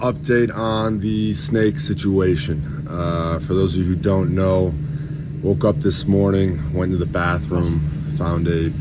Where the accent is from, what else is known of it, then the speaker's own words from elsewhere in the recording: Wisconsin, United States; now in Arizona, United States; I'm from Wisconsin. I don't have a lot of experience with snakes.